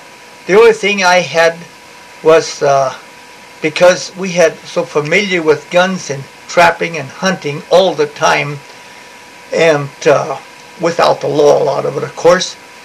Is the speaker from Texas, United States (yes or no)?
no; Glasgow, Montana, United States; also born or lived in Valley City, United States; I was born in 1924 in Valley City, North Dakota, and 3 or 4 months later on, my dad shipped me, mom and dad, and the kids and the livestock out to Montana in a railroad boxcar to Glasgow, Montana.